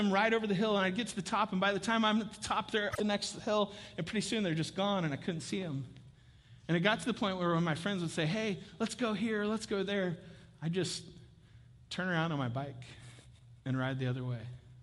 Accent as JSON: {"language": "English", "town": "Topeka", "region": "Kansas", "country": "United States", "tie": "born or raised there", "said": "And I grew up in Topeka, Kansas, which is kind of hilly, like Georgetown."}